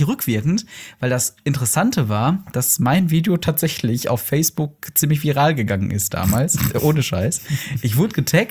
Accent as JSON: {"language": "German", "region": "North Rhine-Westphalia", "country": "Germany", "said": "Ich komme auch aus dem Pott"}